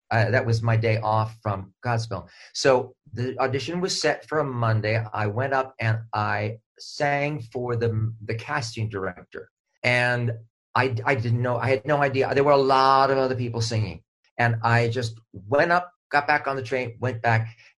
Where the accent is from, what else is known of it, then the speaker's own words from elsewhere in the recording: Honolulu, Hawaii, United States; moved away as an adult; Yes. Born and raised in Honolulu. And then I went off, I left there, went off to college in New Haven.